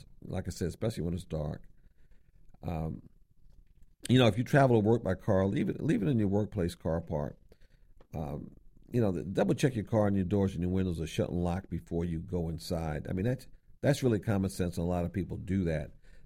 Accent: New York, United States; I'm from New York.

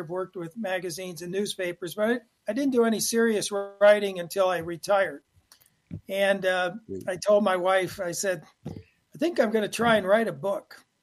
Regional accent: Ohio, United States; Well, I grew up in Ohio, and as you mentioned, Jim, in 5th grade, I read my first Zane Grey

